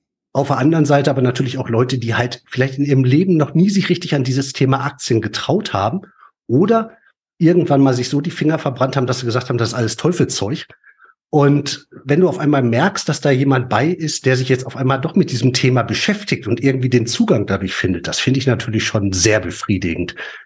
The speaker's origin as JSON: {"language": "German", "region": "North Rhine-Westphalia", "country": "Germany", "said": "wir kommen ja beide aus dem Pott."}